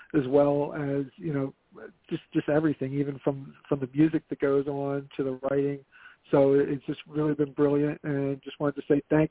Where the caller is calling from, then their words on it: Philadelphia, Pennsylvania, United States; calling from Philadelphia.